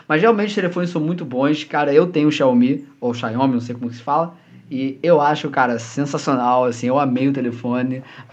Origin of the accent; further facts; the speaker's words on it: Rio de Janeiro, Brazil; E eu sou do Rio de Janeiro, pra quem estiver me escutando.